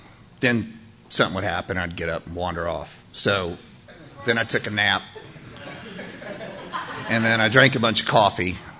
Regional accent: Fort Worth, Texas, United States; I grew up in Fort Worth, Texas. My family's from Austin, but they moved up there

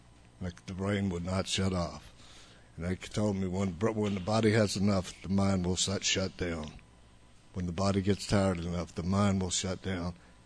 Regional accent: Newark, New Jersey, United States; born there; first language Italian; English is a second language; I was born in Newark, New Jersey, in an Italian neighborhood. My mother was Italian. My father was something else. My first language was Italian

